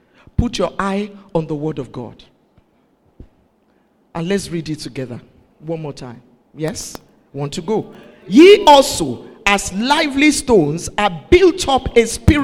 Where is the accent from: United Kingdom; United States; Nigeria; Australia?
Nigeria; So if you still believe that, well, I'm a Nigerian.